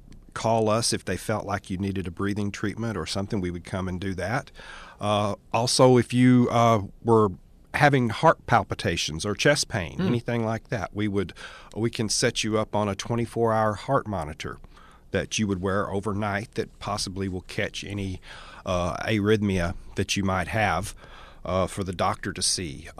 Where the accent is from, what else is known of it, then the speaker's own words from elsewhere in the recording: Kentucky, United States; also born or lived in Columbia, Missouri; now in Bethel, United States; I've been here in Bethel for going on 3 years. And I moved here from Columbia, Missouri, and I originate from Kentucky.